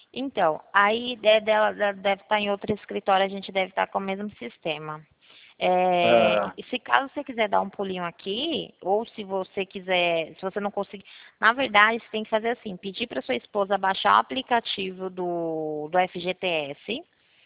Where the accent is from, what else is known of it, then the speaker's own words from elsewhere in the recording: Rio Claro, São Paulo, Brazil; eu sou aqui do Rio Claro mesmo.